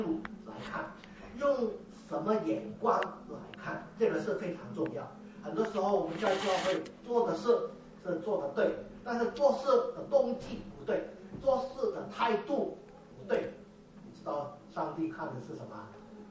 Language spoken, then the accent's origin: Chinese; Foshan, Guangdong, China; 我老家是佛山啊，你们中间可能也有佛山人